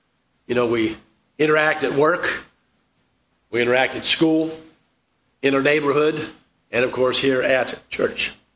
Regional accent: St. Louis, Missouri, United States; Now, growing up in St. Louis, before I moved with my father, about halfway through my freshman year of high school, I lived with my mother, and we moved all the time.

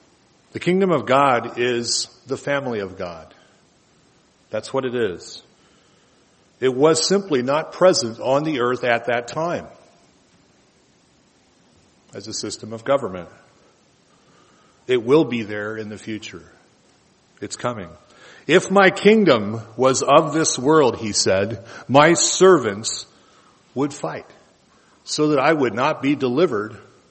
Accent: United States; I'm a patriot. I'm an American. I was proud of the flag. I was proud of all of those things that America stood for. I was born here

